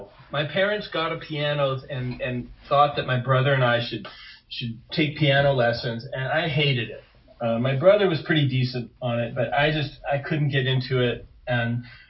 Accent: Los Angeles, California, United States; I grew up in West LA, right near the Santa Monica Airport, upper part of Mar Vista is where I grew up.

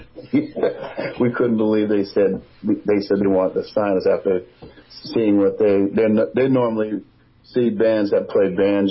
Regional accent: New Jersey, United States; I was from New Jersey, so going back kind of home, it was really interesting.

